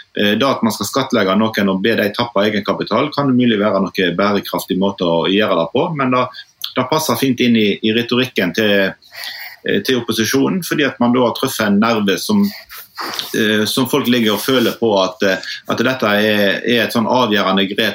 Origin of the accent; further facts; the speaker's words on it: Østfold, Norway; Jeg kommer jo fra Østfold kommune, så er en veldig skatterik kommune